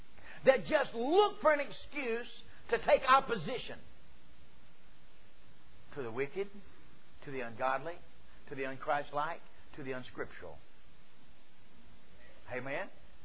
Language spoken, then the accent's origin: English; the South, United States; born there; I was born in the South. It's a gene thing down here.